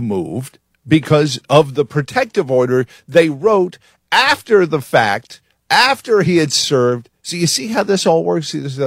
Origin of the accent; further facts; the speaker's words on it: New York City, New York, United States; I like to think I'm abundantly polite, but I grew up in New York City.